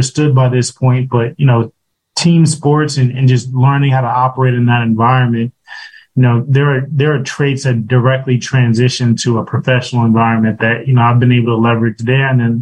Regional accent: Brooklyn, New York, United States; Yeah, so I'm actually from Brooklyn. I grew up in Brooklyn, played football growing up

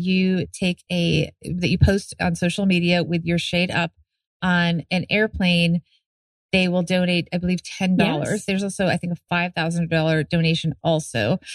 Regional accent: New York, United States; also born or lived in Philadelphia; So I am a New Yorker. I was born in New York City. I grew up in the suburbs, and then I moved back after graduating from University of Pennsylvania.

